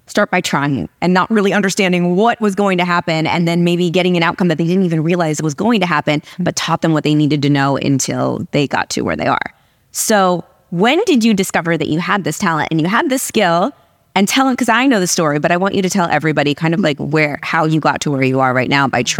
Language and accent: English; Portland, Oregon, United States; So I grew up in Portland, Oregon, two entrepreneurial parents.